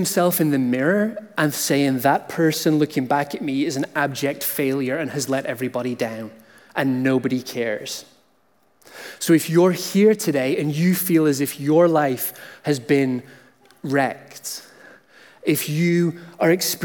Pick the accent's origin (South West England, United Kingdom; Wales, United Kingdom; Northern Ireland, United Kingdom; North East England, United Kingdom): Northern Ireland, United Kingdom; now in Canada; my accent isn't from Ontario. I grew up on the north of Ireland, so that also brings a little bit of a Scottish lilt